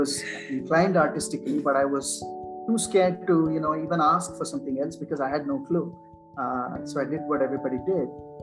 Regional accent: Bangalore, Karnataka, India; You know, growing up in Bangalore, I grew up in Bangalore.

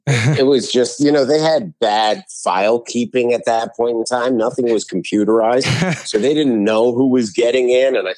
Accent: North York, Ontario, Canada; So I grew up in North York. I went to high school. Won two high schools in North York. Then I went to one in Scarborough.

